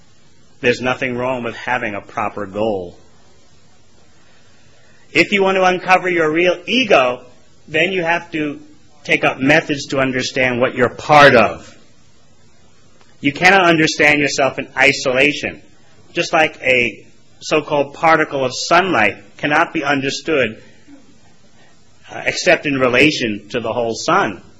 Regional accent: New York, United States; I'm pretty extroverted. Come on, I'm from New York.

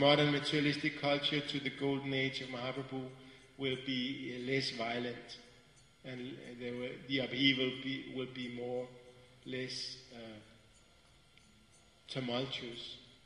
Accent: Copenhagen, Capital Region of Denmark, Denmark; I'm from Copenhagen, it used to be when I went back to Copenhagen

